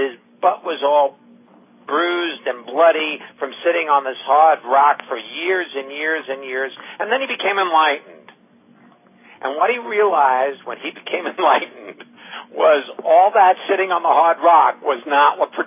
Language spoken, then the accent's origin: English; Far Rockaway, New York, United States; born there; look, I was born in Far Rockaway, New York, you know, the son of a middle class family, you know, nothing special here